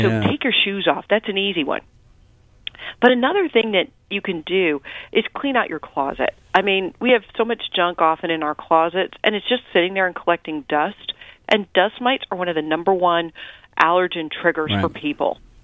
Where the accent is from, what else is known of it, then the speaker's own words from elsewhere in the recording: Austin, Texas, United States; I'm from the University of Texas at Austin, born and raised in Austin, yes.